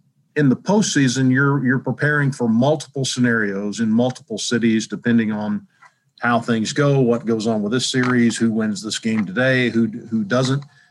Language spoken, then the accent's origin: English; Franklin, Tennessee, United States; I grew up in a place called Franklin, Tennessee.